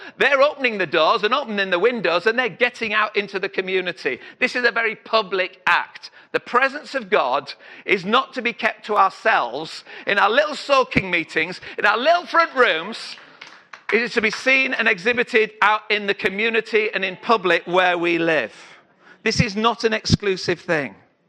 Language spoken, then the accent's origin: English; Yorkshire and the Humber, United Kingdom; now in Sheffield, United Kingdom; I had to learn Sheffield when I came here, and I'm a Yorkshireman. But we speak proper up in North Yorkshire, not like you lot down here.